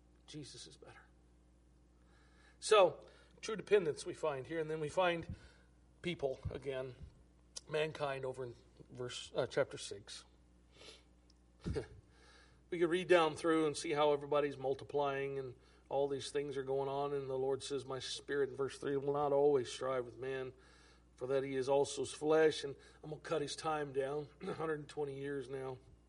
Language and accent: English; United States; I'm all American. I'm glad we have freedom and independence and all of these things.